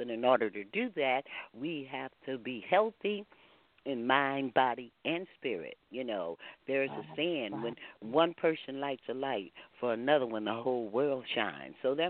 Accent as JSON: {"language": "English", "town": "Houston", "region": "Texas", "country": "United States", "said": "Yes, everybody, I'm a Houstonian. That's my stomping ground. And one thing about being a Texan, it's hospitality there"}